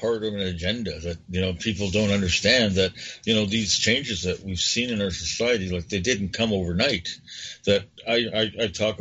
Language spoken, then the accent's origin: English; Toronto, Ontario, Canada; I grew up in Toronto